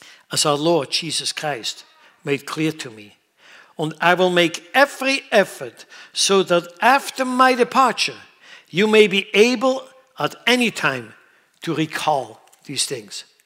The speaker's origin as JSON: {"language": "English", "country": "Switzerland", "said": "A few days ago, in my home country, Switzerland, there's a little enclave up in the mountains called, they call it Davos."}